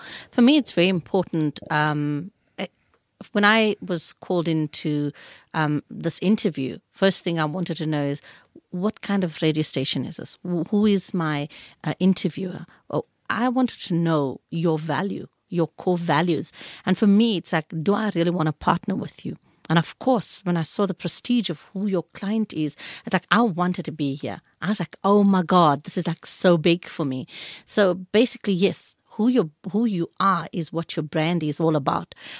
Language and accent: English; Johannesburg, Gauteng, South Africa; born there; I was born in Lenasia, Johannesburg.